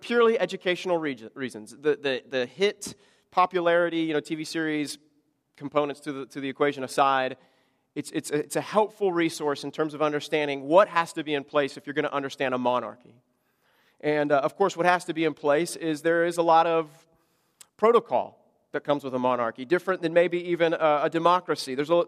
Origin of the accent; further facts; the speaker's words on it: United States; I'm American, born and raised in America.